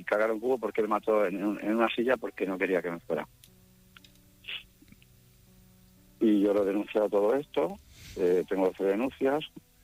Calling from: Catalonia, Spain; llamo de San Sabonín, Anoia, tengo 48 años.

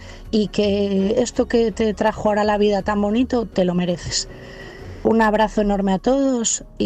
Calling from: Asturias, Spain; de Asturias.

